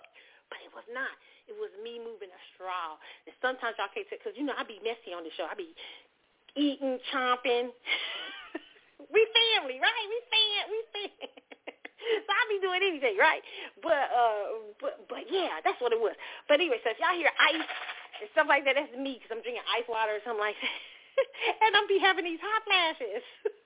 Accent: Kansas City, Missouri, United States; And then growing up in Kansas City, I went to a school that where was predominantly black, but we had the biggest Latino population in our school.

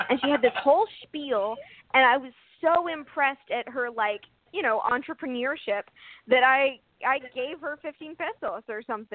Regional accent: San Antonio, Texas, United States; And I speak Spanish because growing up in San Antonio, I was like the one white kid in my class for a couple of years.

